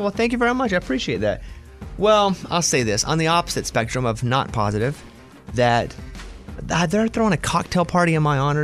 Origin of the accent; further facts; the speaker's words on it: Arkansas, United States; from Arkansas. Listen, I'm not kidding. Like, I'm from Arkansas, right?